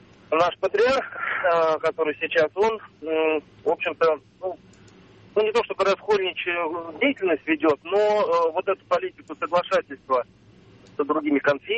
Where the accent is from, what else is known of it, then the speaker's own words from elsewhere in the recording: Moscow, Russia; я из Москвы.